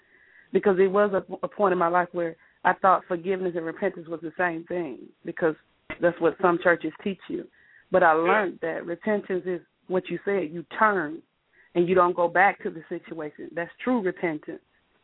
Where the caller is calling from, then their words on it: Milwaukee, Wisconsin, United States; I'm calling from Milwaukee